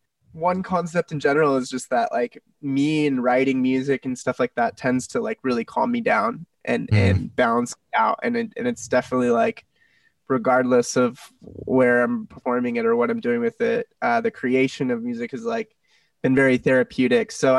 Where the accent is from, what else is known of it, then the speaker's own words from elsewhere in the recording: San Diego, California, United States; Born and raised in San Diego and in North County, which is, you know, a lot different than the city.